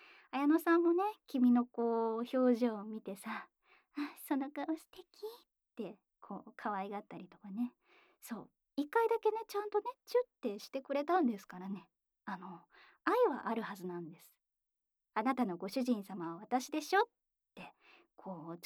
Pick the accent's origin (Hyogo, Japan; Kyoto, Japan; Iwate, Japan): Kyoto, Japan; 深海生まれ京都育ち、声優として活動させていただいております